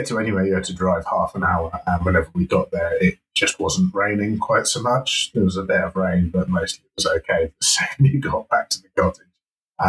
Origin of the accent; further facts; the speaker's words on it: United Kingdom; But we don't like to get straight to the point because we're British.